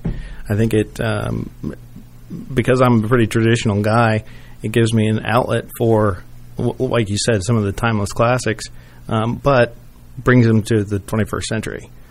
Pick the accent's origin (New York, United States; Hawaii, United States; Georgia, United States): Georgia, United States; Atlanta; It was based in South Florida, and I've relocated it back to my hometown here in Atlanta.